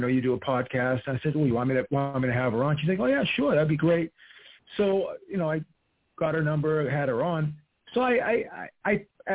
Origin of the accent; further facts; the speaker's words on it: Everett, United States; she's from my hometown of Everett, so I want to see someone from Everett make it.